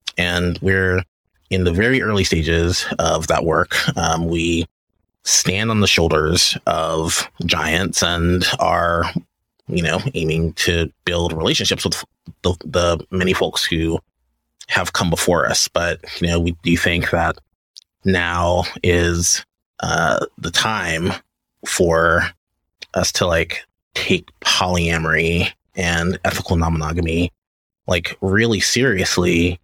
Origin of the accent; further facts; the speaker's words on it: Louisiana, United States; and so I grew up in Louisiana, and there were still laws criminalizing sodomy on the books